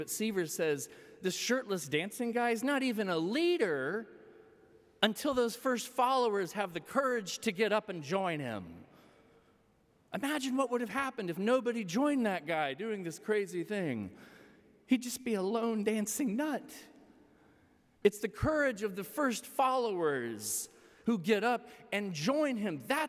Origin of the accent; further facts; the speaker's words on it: Texas, United States; I grew up in Texas, by the way. I come by y'all naturally.